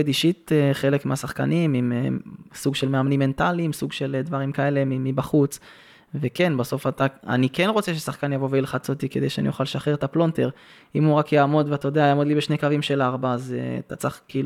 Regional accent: Petah Tikva, Central District, Israel; גדלתי שם וזה, ואני תושב פתח תקווה וכל זה.

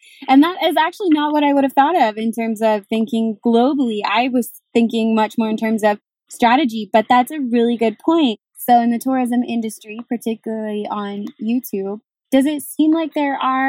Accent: United States; maybe this is being American and being kind of close by, I feel like Cancun is a pretty big hot spot.

